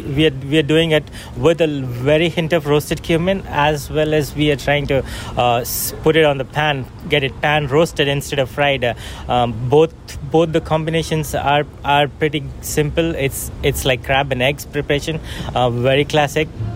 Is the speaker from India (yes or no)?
yes; Ranchi, Jharkhand, India; So I grew up back in India. There's a place called Ranchi. It's in the northern side of the country.